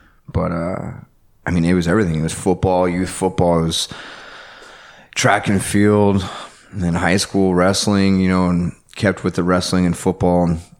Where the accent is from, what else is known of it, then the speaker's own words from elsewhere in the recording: Albuquerque, New Mexico, United States; Yeah, 505, baby. Yeah, Albuquerque, Burke.